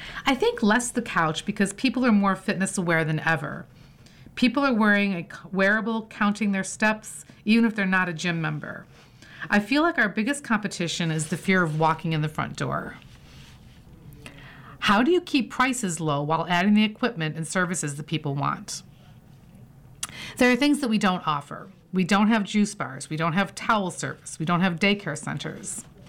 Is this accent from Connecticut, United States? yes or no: yes; Connecticut, United States; I grew up in Connecticut. I'm a New Englander, even though I've moved around a bit.